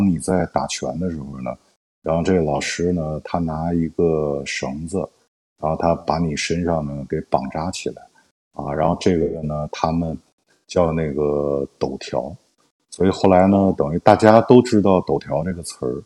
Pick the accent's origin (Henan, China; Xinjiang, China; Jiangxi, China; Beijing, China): Beijing, China; 我们北京人啊是特别喜欢泰森的啊